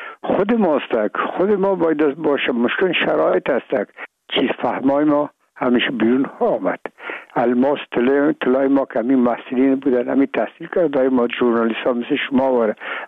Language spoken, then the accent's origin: Persian; Afghanistan; من و بسیاریشان در این افغانستان تولد نشدن، در یک ممالک کشور دیگه بودن و میگم ما افغان هستیم